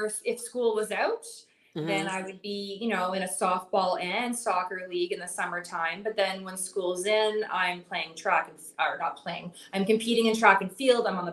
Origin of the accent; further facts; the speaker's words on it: Dowling, Ontario, Canada; In the town closest to me. So I grew up there in Dowling.